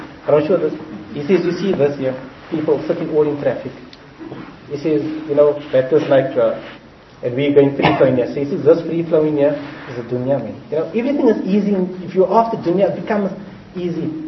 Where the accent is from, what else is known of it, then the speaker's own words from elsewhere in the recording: Cape Town, Western Cape, South Africa; I'm from Cape Town, so Urdu, that doesn't agree properly with me